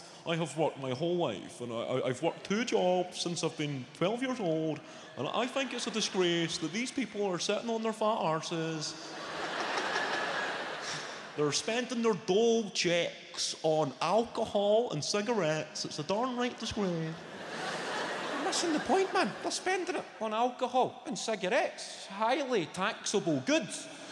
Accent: Clydebank, Scotland, United Kingdom; I grew up in a council house. I grew up in Clydebank. A couple of people know that.

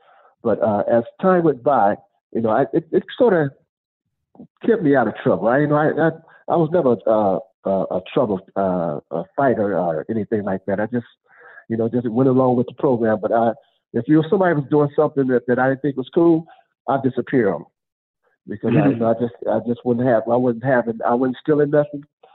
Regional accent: Compton, California, United States; growing up in Compton, and I'm sure you guys know this, you had all those swamps. And I grew up near the swamps.

